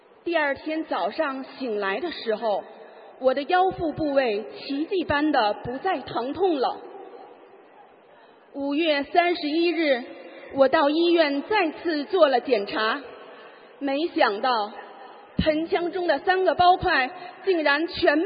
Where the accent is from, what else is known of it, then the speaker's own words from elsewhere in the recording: Tianjin, China; 大家好，我是来自天津的佛友